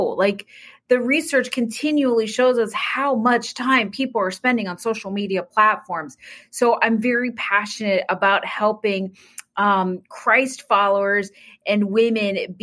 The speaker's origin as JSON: {"language": "English", "region": "Florida", "country": "United States", "said": "At the time we were living in Florida, we are originally from Florida."}